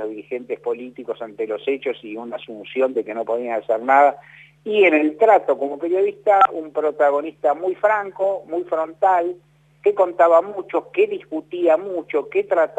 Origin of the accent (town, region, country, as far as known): Argentina